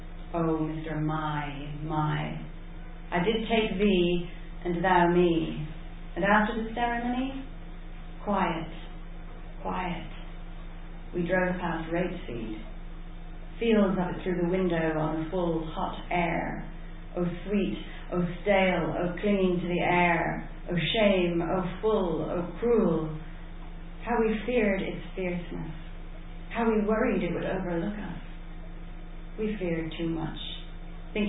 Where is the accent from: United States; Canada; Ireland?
Ireland; Dublin, County Dublin; growing up in Dublin, where every street sign, every road sign, every announcement on the Dart is in two languages, English and Irish